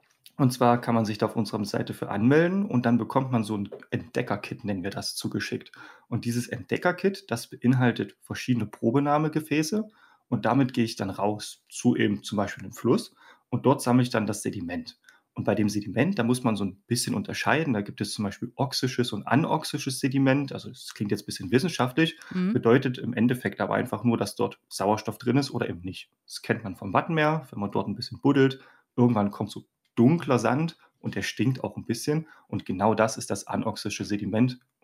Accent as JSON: {"language": "German", "town": "Kauxdorf", "region": "Brandenburg", "country": "Germany", "tie": "born or raised there", "said": "mein Heimatdorf Kauxdorf kommt, dann Kauxdorfus oder irgendwie sowas."}